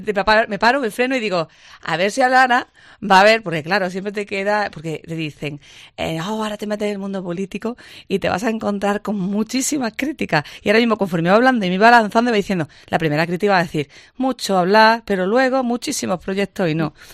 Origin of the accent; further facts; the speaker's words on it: Córdoba, Andalusia, Spain; Y a mí me pone mi tierra, Córdoba, y por eso di este paso.